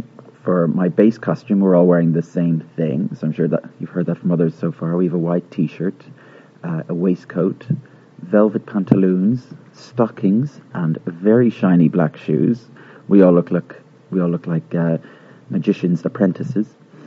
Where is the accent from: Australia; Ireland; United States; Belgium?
Ireland; Dublin, Leinster; accent: Dublin; And for December, I sound like this, which is my normal accent from Dublin.